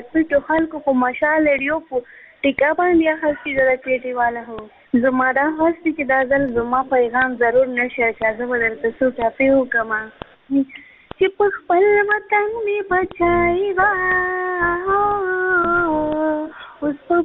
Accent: Peshawar, Khyber Pakhtunkhwa, Pakistan; زه د پیښور نه یم

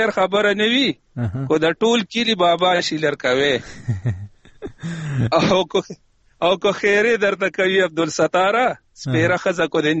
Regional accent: Mardan, Khyber Pakhtunkhwa, Pakistan; زه د مردان يم جی په و د مردان يم په پاکستان کې د مردان يم او شیخ ملتون ټاون.

